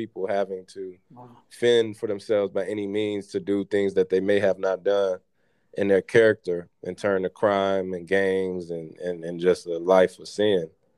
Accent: Saginaw, Michigan, United States; And so growing up in Saginaw, man, I kind of missed the heyday of it. Me being born in 93

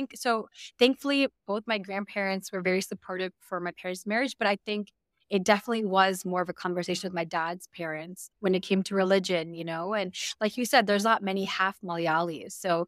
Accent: Madison, Wisconsin, United States; also born or lived in Mississippi; Yeah, so I grew up in Madison, Wisconsin. So I actually was born in Mississippi, moved there to Madison and grew up there

